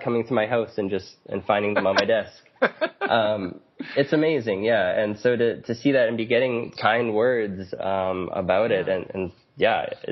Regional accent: Vancouver, British Columbia, Canada; I grew up in Vancouver, so I grew up with lots of rainy days.

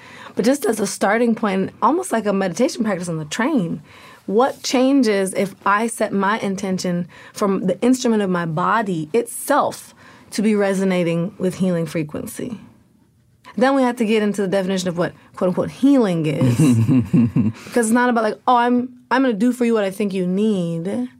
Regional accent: Portland, Oregon, United States; I know I'm from Portland, Oregon.

